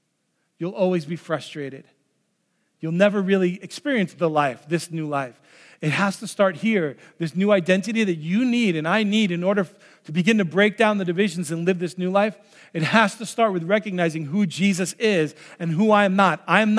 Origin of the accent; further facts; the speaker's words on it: New York, United States; Look, I'm still a New Yorker. I'm still a middle-aged white guy. I'm still Swedish and Norwegian and whatever else I am, right?